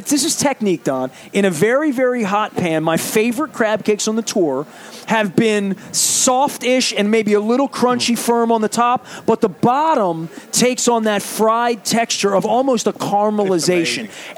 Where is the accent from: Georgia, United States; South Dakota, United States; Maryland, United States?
Maryland, United States; Baltimore; I've never put tartar sauce. I'm from Baltimore.